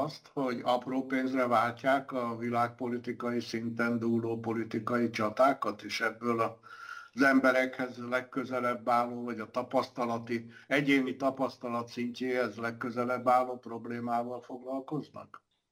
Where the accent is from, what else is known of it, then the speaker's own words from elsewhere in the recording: Budaörs, Pest, Hungary; mert én budaörsi vagyok